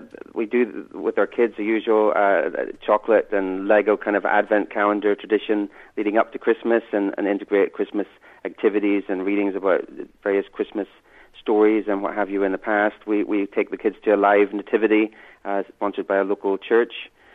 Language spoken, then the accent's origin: English; Northern Ireland, United Kingdom; also born or lived in Chicago, United States / Cambridge, United Kingdom / Boston, United States; That's right. I grew up in Northern Ireland.